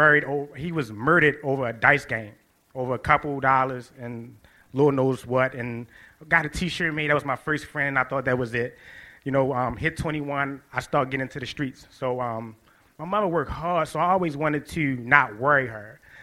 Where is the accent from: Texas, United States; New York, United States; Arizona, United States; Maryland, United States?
Maryland, United States; Baltimore; I'm born and raised in Baltimore. I spent a lot of time in West Baltimore growing up.